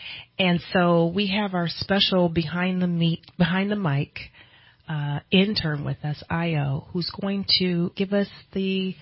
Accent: California, United States; when I grew up in the Bay Area, she would take us up to UC Berkeley

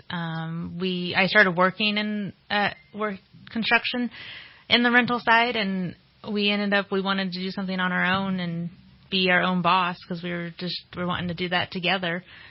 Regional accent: California, United States; I grew up in Humboldt County and moved over in '97 and been here since.

